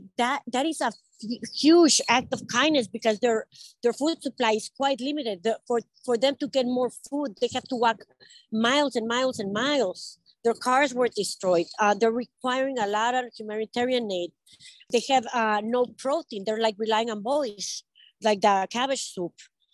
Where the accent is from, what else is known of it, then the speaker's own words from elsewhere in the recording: Ciudad Juárez, Chihuahua, Mexico; he started the first hospital in Juarez, my hometown in Mexico.